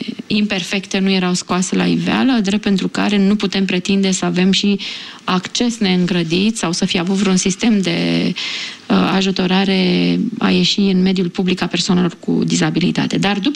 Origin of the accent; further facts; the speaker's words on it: Romania; Mie îmi place să spun că sunt român și îmi place țara mea